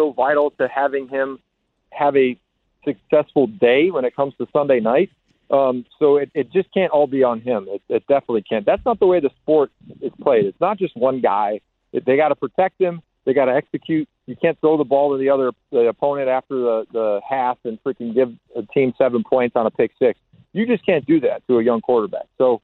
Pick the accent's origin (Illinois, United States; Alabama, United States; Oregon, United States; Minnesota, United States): Illinois, United States; Chicago; So Michael Jordan and the Chicago Bulls were, like, the team. And they were in my hometown, and I used to put the games on and go outside and play basketball